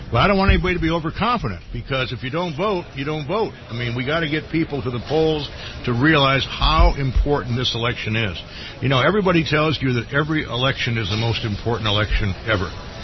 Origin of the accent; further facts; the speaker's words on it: Michigan, United States; I'm from Michigan.